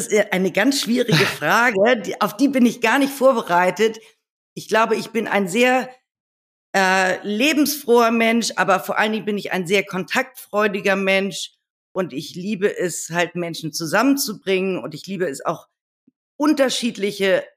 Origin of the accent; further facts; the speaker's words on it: Hamburg, Germany; Also ich bin eigentlich Hamburgerin, dort geboren, aufgewachsen und habe mein ganzes Leben in Hamburg verbracht. Und seit 2017 bin ich auch in Brandenburg.